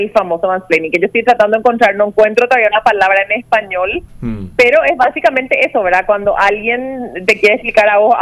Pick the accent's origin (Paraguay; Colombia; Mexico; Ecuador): Paraguay; como mujeres, o como paraguayas